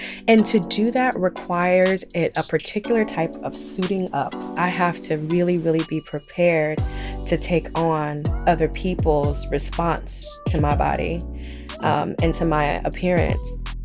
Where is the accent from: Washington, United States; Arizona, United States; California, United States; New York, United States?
California, United States; Oakland; I'm from Oakland. I know real trolls.